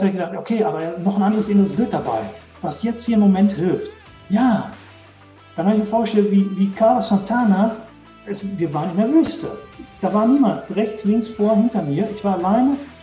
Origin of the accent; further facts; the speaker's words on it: Dortmund, North Rhine-Westphalia, Germany; now in Herdecke, Germany; Also ich komme aus Dortmund, wohne jetzt in Herdecke, ist direkt nebenan.